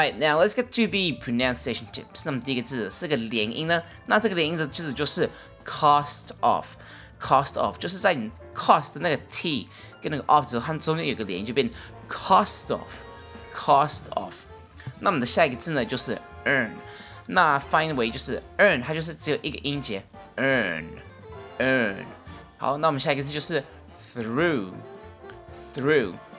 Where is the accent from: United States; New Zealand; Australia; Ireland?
Australia; when I grew up in Australia, we only had salted or buttered popcorn.